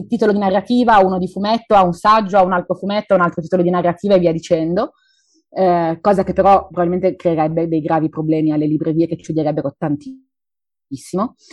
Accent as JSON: {"language": "Italian", "town": "Turin", "region": "Piedmont", "country": "Italy", "said": "Noi tre soci fondatori siamo torinesi"}